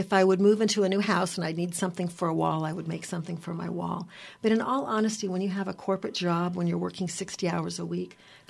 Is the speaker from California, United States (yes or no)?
yes; California, United States; And lots of people that I talk to here actually know where my hometown is. It's west of Bakersfield because they have been posted there at one point or another in their careers in the oil fields.